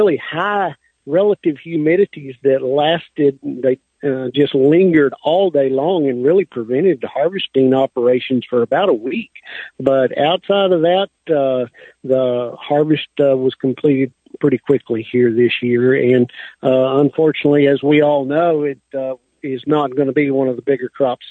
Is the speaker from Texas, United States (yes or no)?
yes; Plainview, Texas, United States; I'm over here in Hale County today, actually sitting in Plainview, Texas.